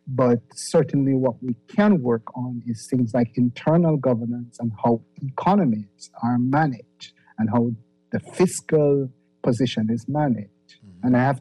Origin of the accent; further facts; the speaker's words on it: Jamaica; born there; I mean, I was born in Jamaica, and that has been an issue for decades.